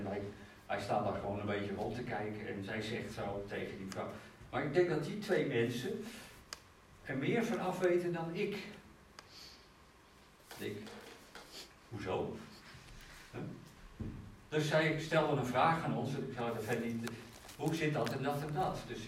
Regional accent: Netherlands; ik vind het soms wel erg dat wij als Nederlanders zover zijn dat, dat er die dingen gebeuren.

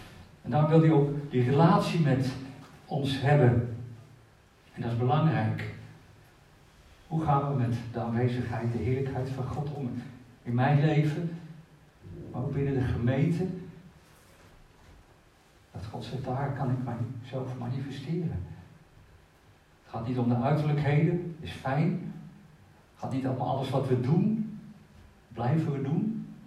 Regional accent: Netherlands; Daar hebben wij als Nederlanders nog wel eens moeite mee.

